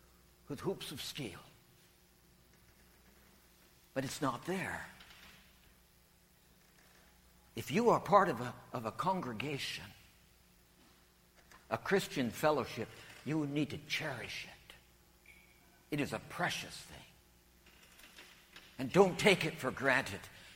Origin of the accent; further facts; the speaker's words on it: Bakersfield, California, United States; We flew from L.A. into my hometown of Bakersfield. My parents met me there at Meadows Field, which is the local airport.